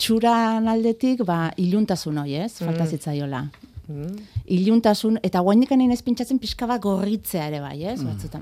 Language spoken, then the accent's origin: Basque; Tolosa, Basque Country, Spain; nire kasun karo ni Tolosakoa naiz